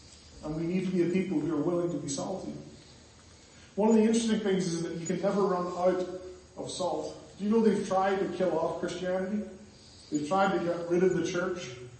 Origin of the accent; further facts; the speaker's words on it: Ireland; I say we, I'm Irish, you're Canadian.